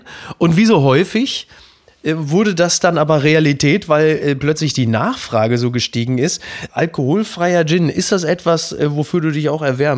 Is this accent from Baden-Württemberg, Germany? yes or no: no; North Rhine-Westphalia, Germany; Ich komme ja aus dem Ruhrgebiet